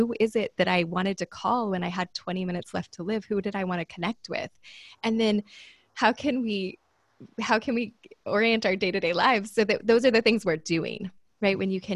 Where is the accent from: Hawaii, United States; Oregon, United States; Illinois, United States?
Hawaii, United States; I am from Oahu